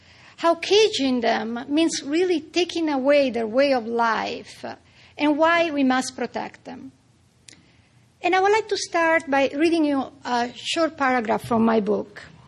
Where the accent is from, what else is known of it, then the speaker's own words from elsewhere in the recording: Italy; English is a second language; Growing up in Italy, with this dream to become a field biologist and studying animal behavior in the wild, wasn't always easy or popular for that matter. We Italian can be just a little bit conservative